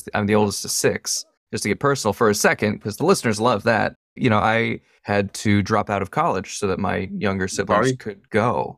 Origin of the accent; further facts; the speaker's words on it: Gilroy, California, United States; I mean, I moved from the Silicon Valley. I grew up in Gilroy. I don't know if you've ever been. You don't have to go. There's not a lot there but garlic and people